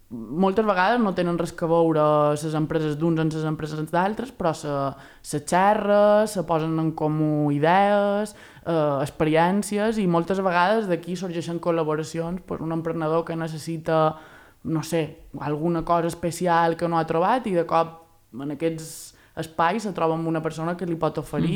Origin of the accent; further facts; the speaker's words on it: Palma, Balearic Islands, Spain; Jo som de Palma i a Palma ha arribat.